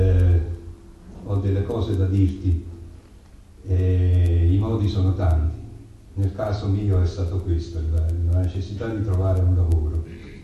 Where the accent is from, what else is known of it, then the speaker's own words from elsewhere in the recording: Naples, Campania, Italy; now in Modena, Italy; sono originario di Napoli e sono qui a Modena dall'89.